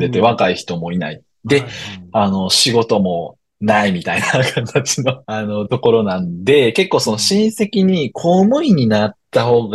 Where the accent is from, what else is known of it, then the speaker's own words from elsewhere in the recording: Osaka, Japan; now in Kochi, Japan; その大阪出身って最初、言っていただいたと思うんですけど、うん、生まれも育ちも大阪です。